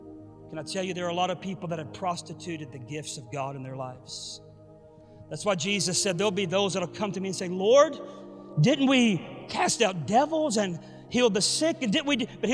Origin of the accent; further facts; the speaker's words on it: Pensacola, Florida, United States; born there; my mother's mother in Pensacola. I was born in Pensacola.